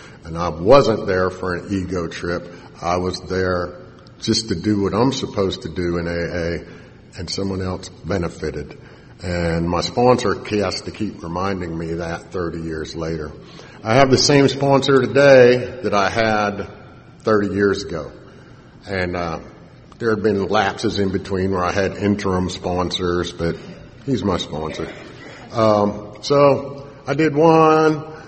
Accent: Pittsburgh, Pennsylvania, United States; You know, because I'm from Pittsburgh area. You got to drink on Super Bowl Sunday.

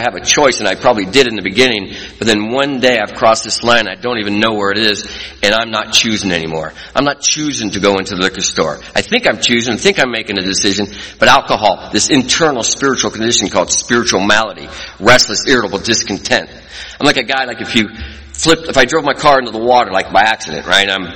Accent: Stockton, California, United States; I grew up in Stockton, California. Now, Stockton, California is a hard town to grow up in. And I'm a product of the 60s and 70s. I'm 60 years old.

